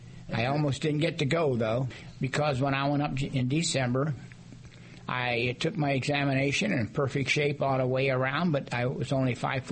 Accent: Dubois, Pennsylvania, United States; born there; also born or lived in Youngstown, Ohio; Well, I was born in Dubois, Pennsylvania, then migrated to Youngstown, Ohio.

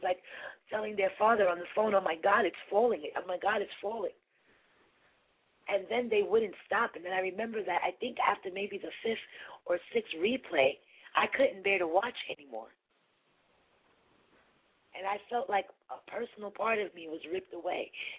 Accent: United States; in all of my years of living as a child, growing up in America, doing certain things, you never felt that America was penetrable.

